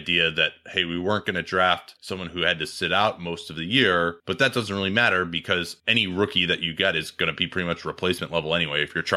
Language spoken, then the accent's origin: English; Chicago, Illinois, United States; also born or lived in Arizona; now in Bay Area, United States; I grew up in Chicago in the 90s. I went to law school in Arizona from 2005 to 2007.